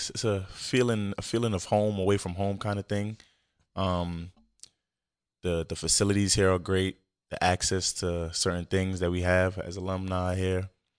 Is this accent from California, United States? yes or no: no; New York, United States; but when I came here, you know, he's from New York, I'm from New York, so we kind of meshed and clicked easily